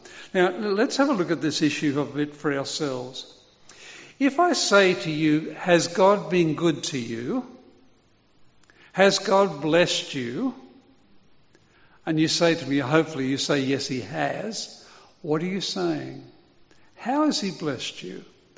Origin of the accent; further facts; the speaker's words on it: London, United Kingdom; since I was born and lived in London for the early part of my life during the Second World War.